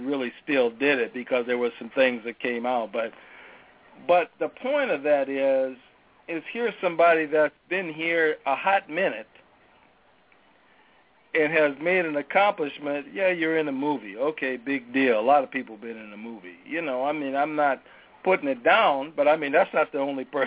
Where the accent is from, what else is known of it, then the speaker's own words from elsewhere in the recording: Minneapolis, Minnesota, United States; I'm from the Twin Cities. I've been raised here. I've been here over 62 years, you know.